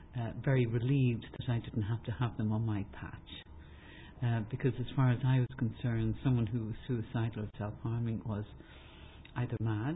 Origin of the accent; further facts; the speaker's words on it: Dublin, Leinster, Ireland; So, as you said, I'm from Dublin, I'm from Ireland